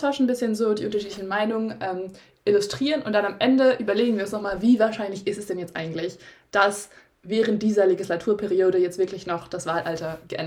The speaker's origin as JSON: {"language": "German", "region": "Schleswig-Holstein", "country": "Germany", "said": "die letzte Landtagswahl, ich komme aus Schleswig-Holstein, war 2017"}